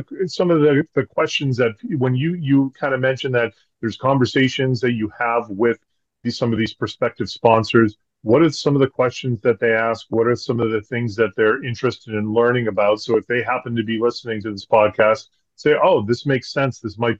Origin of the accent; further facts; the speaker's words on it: Ireland; I'm an Irish guy that doesn't have the patience for a 10-year trial